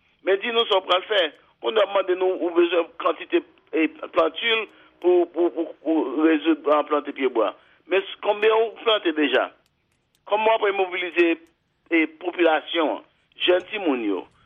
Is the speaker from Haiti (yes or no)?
yes; Haiti; Mais moi-même ça m'a retenu et en tant qu'haïtien, en tant que monde qui fait analyse politique